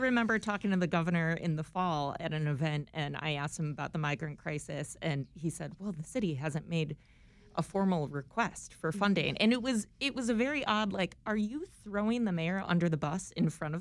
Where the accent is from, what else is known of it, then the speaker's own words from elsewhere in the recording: Buffalo, New York, United States; Well, I'm from Buffalo, so 40 degrees is spring.